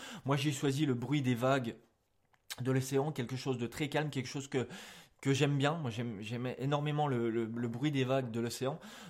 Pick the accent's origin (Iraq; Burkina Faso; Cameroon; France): France; c'est une langue qu'il faut savoir parler, qu'il faut savoir maîtriser comme notre langue natale, nous français.